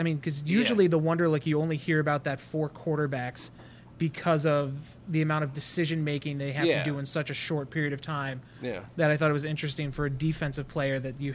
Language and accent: English; New York, United States; I'm from New York. I hate Boston sports teams.